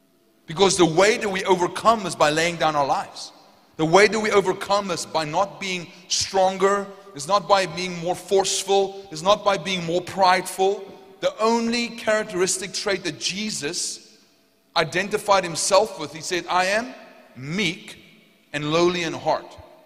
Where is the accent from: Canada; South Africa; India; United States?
South Africa; Potchefstroom, North West; I was like, I'm from Potchefstroom. Nobody ever knows where Potchefstroom is, right?